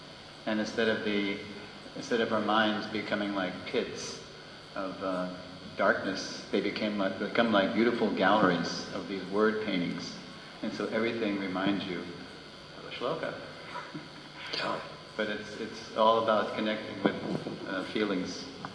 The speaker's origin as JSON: {"language": "English", "country": "United States", "tie": "born or raised there", "said": "the only analogy I have in my life is just like growing up in America in the 1960s, how did we learn songs?"}